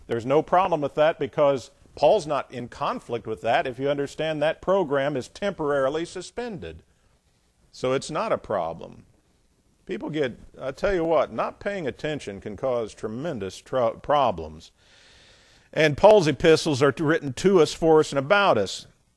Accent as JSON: {"language": "English", "region": "Indiana", "country": "United States", "said": "In my day, Baptist churches, where I came from Indiana, a lot of the Baptist churches were very, very good in the gospel."}